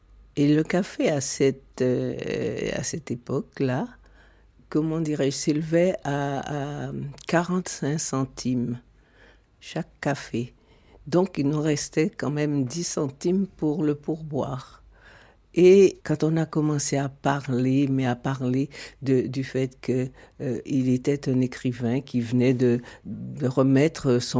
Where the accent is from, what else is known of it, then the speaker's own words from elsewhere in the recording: Guadeloupe; Et qu'il me disait qu'il savait que je venais de Guadeloupe.